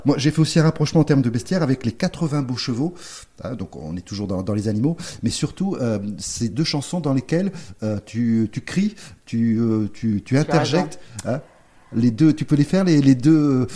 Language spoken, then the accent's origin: French; Occitanie, France; qui est passée également par chez nous en Ariège